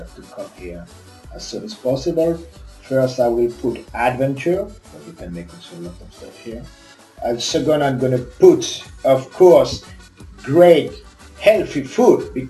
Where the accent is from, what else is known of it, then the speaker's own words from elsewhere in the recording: France; English is a second language; Sorry for my accent, I'm French.